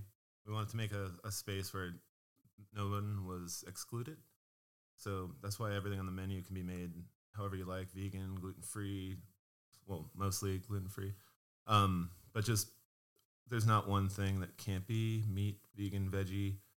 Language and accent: English; Pennsylvania, United States; moved away as an adult; now in Portland, United States; I'm the same boat. 40-year-old buck. I'm from Pennsylvania.